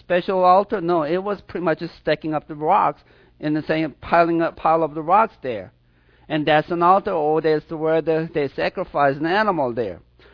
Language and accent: English; Seoul, South Korea; I remember when I was growing up in Seoul, Korea, South Korea.